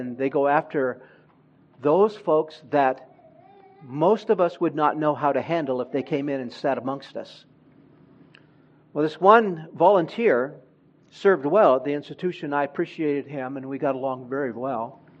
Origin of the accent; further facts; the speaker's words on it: Honduras; moved away; I grew up not in this country, but I grew up in Central America, in Honduras